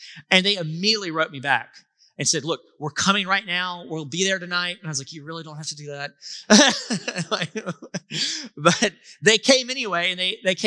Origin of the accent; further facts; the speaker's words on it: the South, United States; accent: Southern US; He could tell by my accent that I'm not British, obviously. I'm Southern.